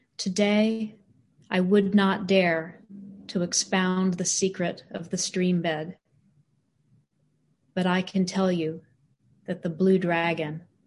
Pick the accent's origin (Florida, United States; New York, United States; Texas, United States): Texas, United States; born or raised there